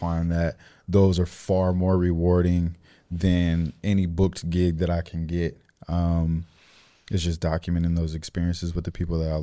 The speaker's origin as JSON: {"language": "English", "country": "United States", "said": "So the fact that I was from the States, he's like, you know, asking me a million questions about different artists"}